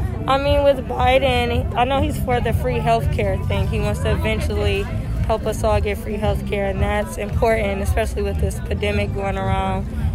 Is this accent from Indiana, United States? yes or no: no; Detroit, Michigan, United States; 30 years old. I'm from Metro Detroit.